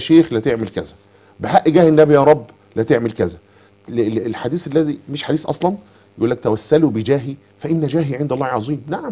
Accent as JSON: {"language": "Arabic", "country": "Egypt", "said": "المشهور عندنا كمصريين"}